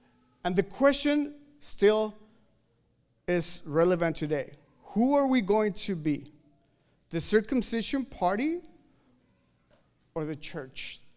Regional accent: Mexico; It's happening in my country. I'm from Mexico

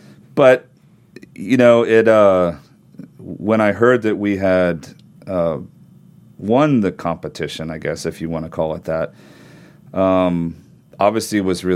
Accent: England, United Kingdom; now in United States; I grew up in England for the most part

